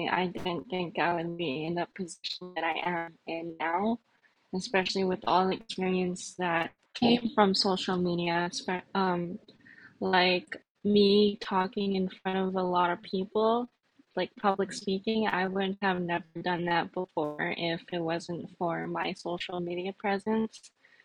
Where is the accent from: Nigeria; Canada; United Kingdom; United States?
Canada; Winnipeg, Manitoba; I am Swampy Cree, and I am residing in Winnipeg, which I practically grew up like most of my life. I'm 26.